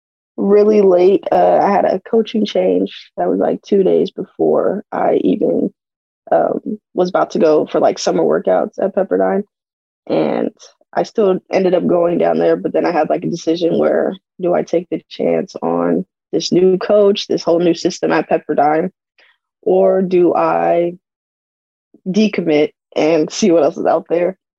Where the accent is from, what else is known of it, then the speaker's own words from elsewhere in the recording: Arizona, United States; I'm from Arizona, so it was just like that transferring back and forth and stuff.